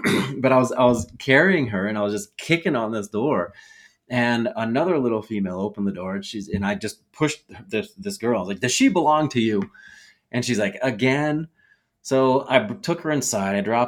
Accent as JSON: {"language": "English", "town": "Willard", "region": "Ohio", "country": "United States", "tie": "born or raised there", "said": "I was born and raised in Willard, Ohio, small farming community. Mom and dad raised this Midwest young man to have moral standards, ethics, and personal core values to make decisions."}